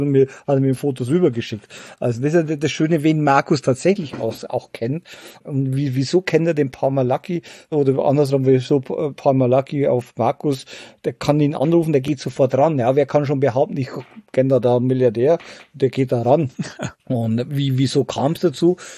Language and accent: German; Bavaria, Germany; born or raised there